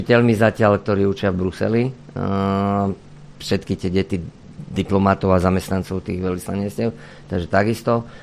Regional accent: Vranov nad Topľou, Prešov Region, Slovakia; lebo ja som z Vranova na Topľov

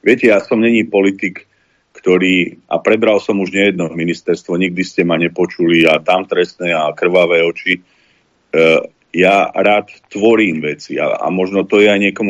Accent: Revúca, Banská Bystrica Region, Slovakia; keďže som z malého mesta 15-tisícového z Revúcej

